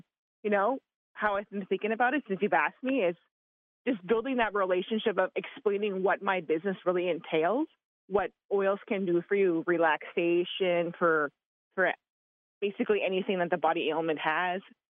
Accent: Alberta, Canada; now in Tama, United States; because I'm actually from Alberta, Canada, and meeting people here in Tama, Iowa

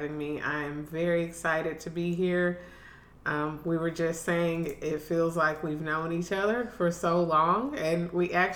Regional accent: Houston, Texas, United States; Born and raised, proud Houston Texan all my life.

